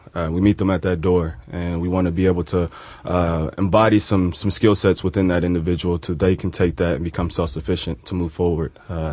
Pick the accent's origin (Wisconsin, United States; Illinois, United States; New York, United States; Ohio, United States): Ohio, United States; Cincinnati; I'm from Cincinnati, so being a part of the inner city, I know how these type of organizations are needed